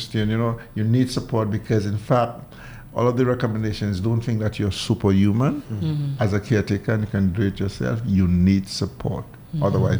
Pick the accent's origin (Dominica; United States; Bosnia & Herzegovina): Dominica; Marigot, Saint Andrew; Because I'm from Marigot, so I have to serve my people from Marigot.